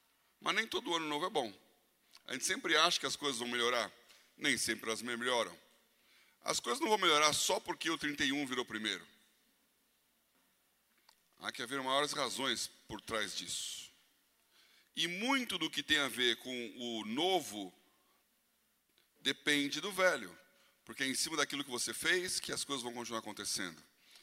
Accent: Brazil; Nós somos brasileiros, somos quentes.

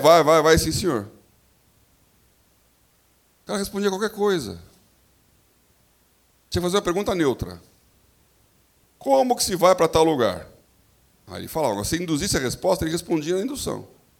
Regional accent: São Paulo, Brazil; eu descobri que paulista intimida as pessoas. Não tinha essa noção, nunca saí de São Paulo, né?

